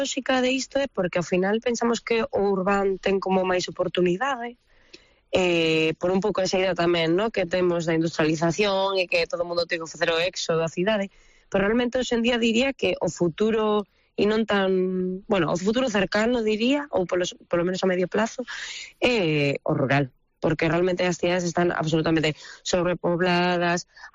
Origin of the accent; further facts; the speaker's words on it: Basque Country, Spain; born there; xa nací nun entorno moi rural ali no País Vasco, en Álava, bueno, daquelas estaba vivindo en Santiago